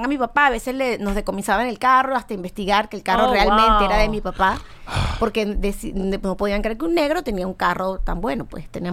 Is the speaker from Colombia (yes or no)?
no; Mérida, Venezuela; born there; yo nací en Mérida, Venezuela. Pero mi familia es de Trinidad y Tobago. Mi papá, que emigraron de Trinidad a la explotación petrolera en el Zulia.